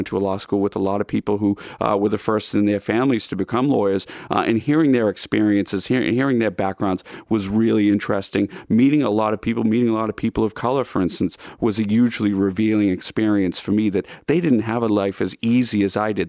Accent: Boston, Massachusetts, United States; as a Bostonian, we tend to be kind of parochial.

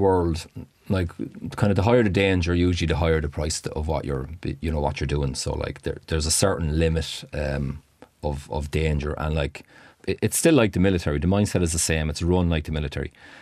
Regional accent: Ireland; me as an Irishman

